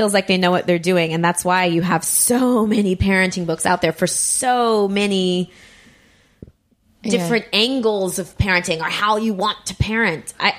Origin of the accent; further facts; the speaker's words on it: United States; now in France; I live in France and so I'm following things in a French cultural context, but again, I am American.